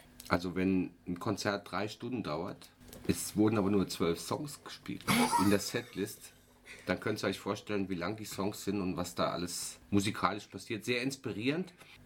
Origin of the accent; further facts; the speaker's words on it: Saarland, Germany; Ich war am Wochenende in meiner alten Heimat in Schland im Saarland